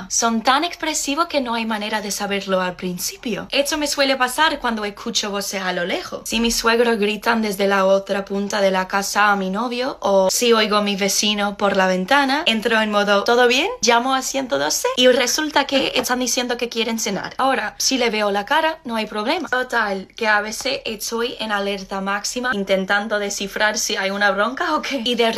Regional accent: United States; Spanish is a second language; now in Spain; Soy estadounidense viviendo en España con novio andaluz

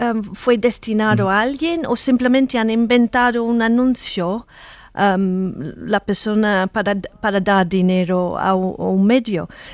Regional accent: United Kingdom; Spanish is a second language; para mí como británica

